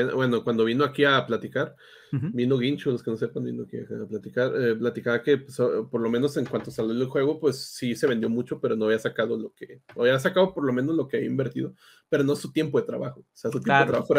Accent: Mexico; aquí yo como mexicano, que aquí en México casi no pegaron

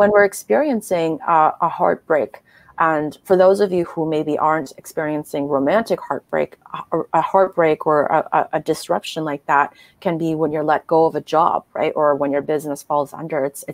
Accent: Sweden; And that's just to pay homage to the fact that I grew up in Sweden, and that's how we spelt it.

